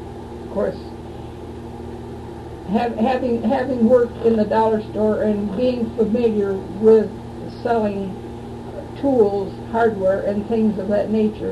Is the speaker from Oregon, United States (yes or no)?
no; Lansing, Michigan, United States; Over on Lumet Street.